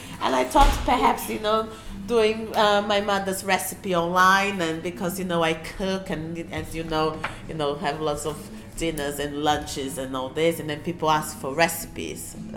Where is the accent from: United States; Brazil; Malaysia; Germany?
Brazil; São Paulo; now in London, United Kingdom; I run a blog called Hot in Chile. And I'm from Brazil. I was born in São Paulo.